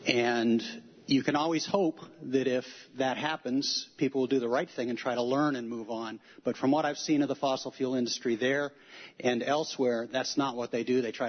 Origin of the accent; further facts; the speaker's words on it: Ithaca, New York, United States; now in Danby, United States; I'm an Ithacan. I live in Danby at present. I was raised in Ithaca, though I had the good fortune to be raised with our streams and our lake.